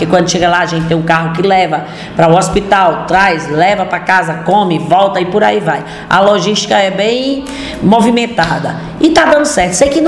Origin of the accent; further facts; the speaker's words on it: Paraíba, Brazil; E como eu sou nordestina, Paraíba na retada, eu não vou ficar aqui sentado esperando alguma notícia.